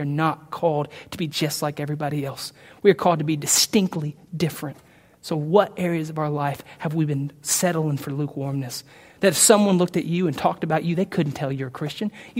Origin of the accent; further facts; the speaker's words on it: United States; If you, like me, know that as an American, we are rich, we're prosperous